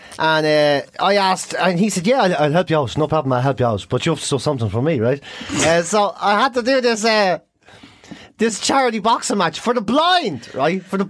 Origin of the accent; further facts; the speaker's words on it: Monaghan, Ulster, Ireland; and I'm from Monaghan.